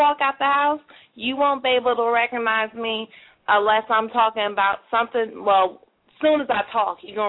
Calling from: New Jersey, United States; I'm currently calling from Jersey.

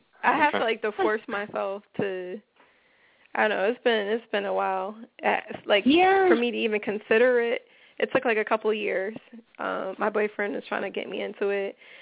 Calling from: Philadelphia, Pennsylvania, United States; I'm calling from Philadelphia.

